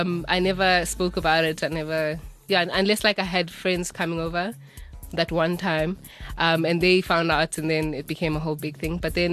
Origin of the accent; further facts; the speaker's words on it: Soweto, Gauteng, South Africa; I am 23. I'm from Soweto, Deep Kloof to be exact.